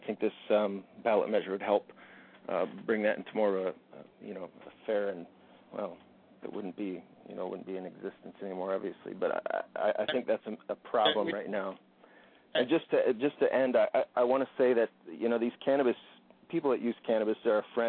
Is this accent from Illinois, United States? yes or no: no; Valdez, Alaska, United States; I'm from Valdez.